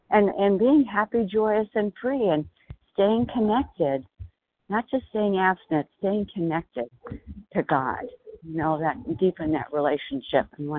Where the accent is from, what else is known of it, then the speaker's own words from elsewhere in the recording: Arizona, United States; from Arizona